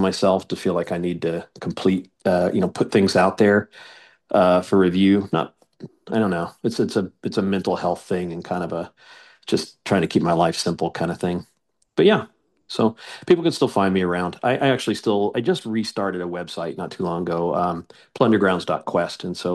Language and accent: English; Midwest, United States; Like I come from the Midwest, and like there's this thing where you can kind of turn your nose up at things